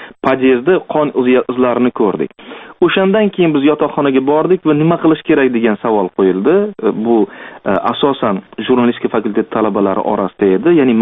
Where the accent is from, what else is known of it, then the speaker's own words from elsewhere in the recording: Namangan, Namangan Region, Uzbekistan; Sen qayerdansan? Men Namangandanman.